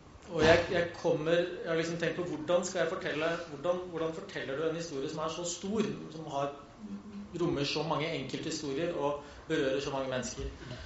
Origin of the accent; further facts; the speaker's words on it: Eastern Norway, Norway; Jeg er forfatter. Jeg er østlending.